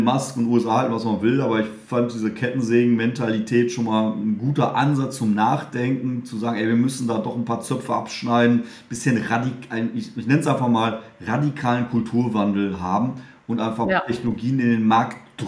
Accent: Poland; German is a second language; ich komme aus Polen.

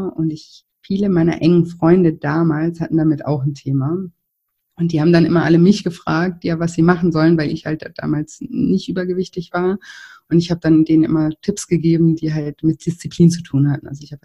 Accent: Lake Constance, Germany; ich komme vom Bodensee, ganz aus Süddeutschland.

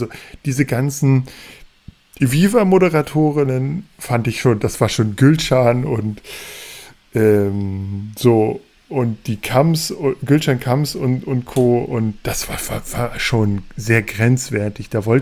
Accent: Hanover, Lower Saxony, Germany; Als Hannoveraner nehme ich

